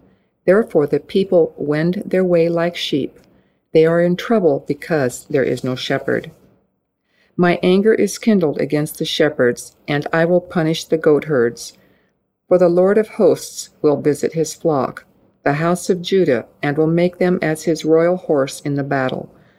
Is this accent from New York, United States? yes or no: no; Alpine, California, United States; I'm from Alpine, California.